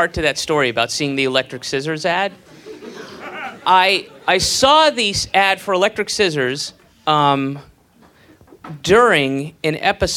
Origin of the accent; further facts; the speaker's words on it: United States; Me, little old me, I'm an American.